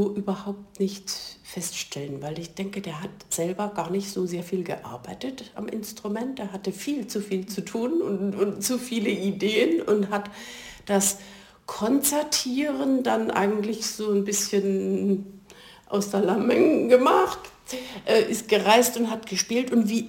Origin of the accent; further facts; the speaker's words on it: Lahr, Baden-Württemberg, Germany; im badischen Lara in meiner Heimat mit 5 oder so